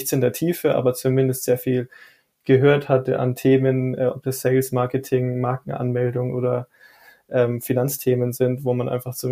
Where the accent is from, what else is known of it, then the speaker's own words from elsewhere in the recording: Rosenheim, Bavaria, Germany; Ich persönlich bin sehr, sehr froh, in der Nähe der Alpen zu wohnen. Ich war jetzt 3 Jahre in München, 3,5 Jahre und bin wieder rausgezogen, wieder nach Rosenheim zurück, wo ich herkomme